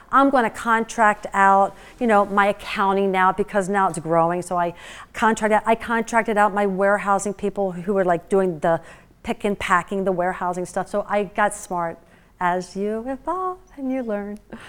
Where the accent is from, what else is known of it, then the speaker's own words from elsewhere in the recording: Philadelphia, Pennsylvania, United States; I'm from the Philadelphia area.